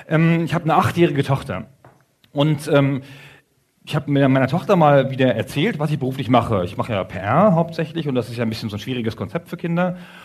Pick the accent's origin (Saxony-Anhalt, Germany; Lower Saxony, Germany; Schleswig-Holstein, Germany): Lower Saxony, Germany; Bevern; wir kommen zusammen aus Befern in Niedersachsen, in Südniedersachsen.